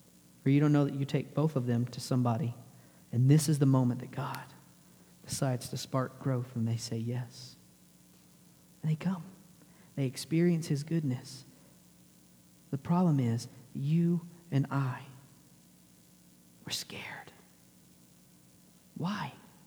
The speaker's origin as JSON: {"language": "English", "region": "Texas", "country": "United States", "tie": "born or raised there", "said": "I grew up in Texas."}